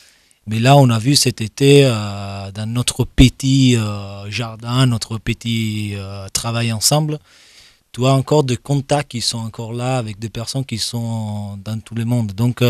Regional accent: northern Italy, Italy; French is a second language; now in France; Je viens de l'Italie, du nord de l'Italie, à côté, dans les vallées des Alpes. C'est 4 mois que je suis ici.

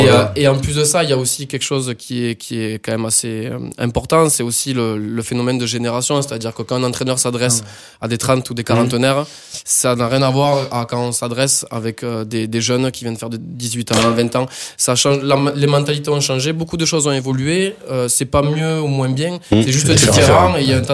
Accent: Grisolles, Occitanie, France; Et puis moi, j'ai grandi à Grisol, donc je me sens responsable de ça aussi

